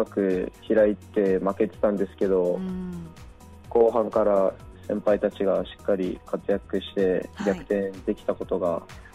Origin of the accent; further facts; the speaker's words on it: Okinawa, Japan; はい、沖縄出身です。